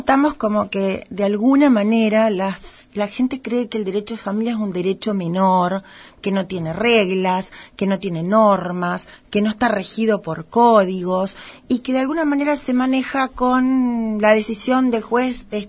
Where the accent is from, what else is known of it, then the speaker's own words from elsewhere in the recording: San Justo, Argentina; en San Justo, que es mi ciudad natal